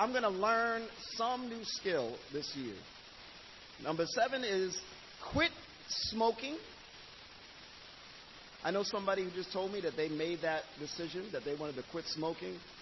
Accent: Bronx, New York, United States; I know for me, growing up in the Bronx, it wasn't really a big deal as a kid. I'm an only child, all right?

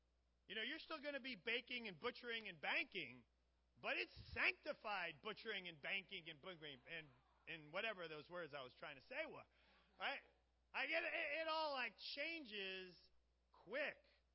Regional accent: New Jersey, United States; because I am from New Jersey.

